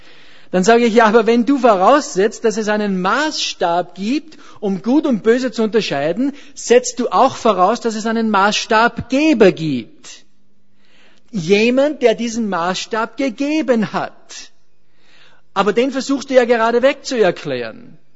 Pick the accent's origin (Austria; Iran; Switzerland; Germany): Austria